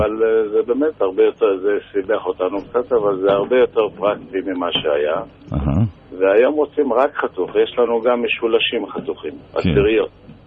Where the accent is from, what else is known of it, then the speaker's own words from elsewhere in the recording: Jerusalem, Jerusalem District, Israel; born there; אני נולדתי בשערי חסד, אם היה זו בשכונת שערי חסד.